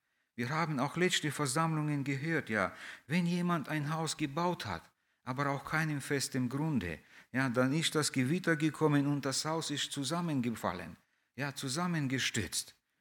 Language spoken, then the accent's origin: German; Russia; German is a second language; now in Germany; Ja, bei uns in Russland war bis, glaube ich, die vierte Klasse, also erste drei Klassen war man in einem Zimmer und es war ein Lehrer da.